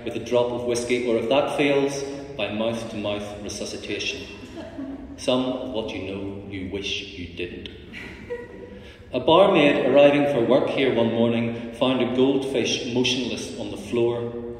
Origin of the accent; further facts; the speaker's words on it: Belfast, Northern Ireland, United Kingdom; I'm from Belfast. I'd never had that much city to walk across